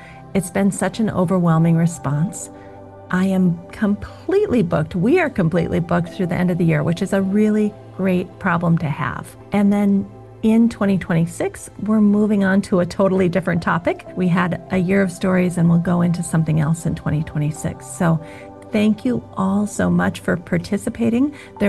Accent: Minnesota, United States; I love knowing because I'm in Minnesota.

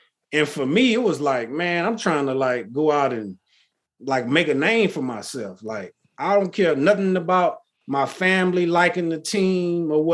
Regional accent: Texas, United States; I mean, I grew up in Texas.

